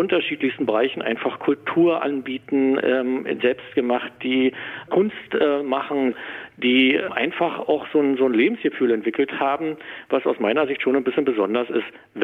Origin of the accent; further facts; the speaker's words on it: Treuenbrietzen, Brandenburg, Germany; Ich bin in Treuenbrietzen geboren, in den Nieplitz gefallen, bin hier zur Schule gegangen, bin hier groß geworden und durfte in meiner Heimatstadt Bürgermeister sein